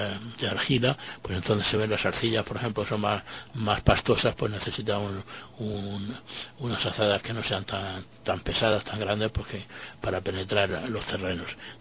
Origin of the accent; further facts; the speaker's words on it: Region of Murcia, Spain; Desde luego, además siendo de murciano, no podía yo privarme de organizar una huerta, ¿no?